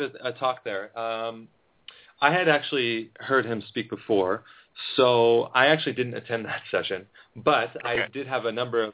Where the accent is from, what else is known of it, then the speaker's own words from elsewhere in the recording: United States; I mean, I'm originally from America.